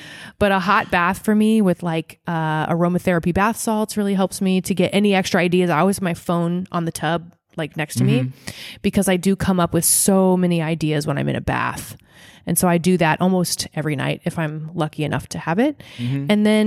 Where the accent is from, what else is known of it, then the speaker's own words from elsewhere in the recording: Nebraska, United States; This used to really bother me because I'm from Nebraska and we don't do that.